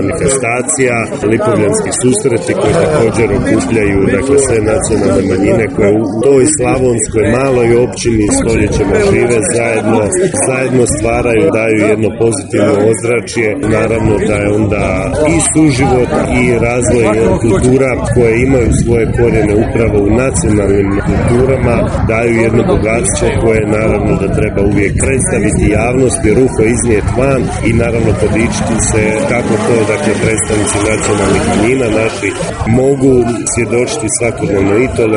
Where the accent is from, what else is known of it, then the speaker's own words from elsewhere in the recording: Novska, Sisak-Moslavina County, Croatia; s obzirom da dolazim iz Novske